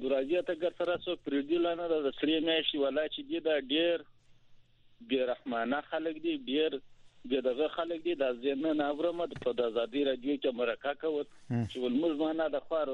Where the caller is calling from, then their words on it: Kandahar, Afghanistan; دلته چې موږ سي په کندهار کې یو